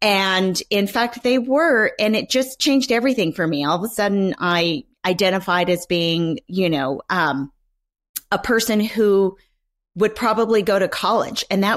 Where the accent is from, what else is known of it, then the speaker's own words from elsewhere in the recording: San Jose, California, United States; And I grew up in East San Jose in California, where I had a single mother who with two older sisters.